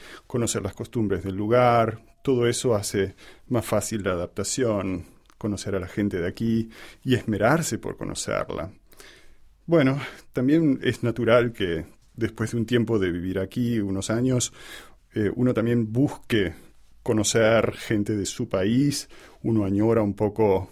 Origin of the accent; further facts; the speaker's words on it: Argentina; moved away; para mí, que vengo de Argentina, en comparación con otros inmigrantes que vienen de países no hispanoparlantes